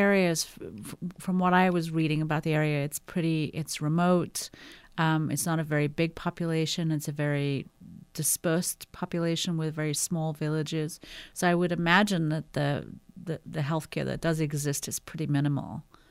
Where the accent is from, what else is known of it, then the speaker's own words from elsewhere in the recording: Zimbabwe; where I grew up in Zimbabwe, witch doctors are a very big part of the traditional healthcare thing.